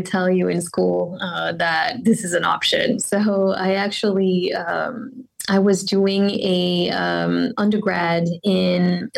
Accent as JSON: {"language": "English", "town": "Paris", "region": "Île-de-France", "country": "France", "tie": "born or raised there", "second_language": "English", "said": "I am from France. I was raised in France, in Paris."}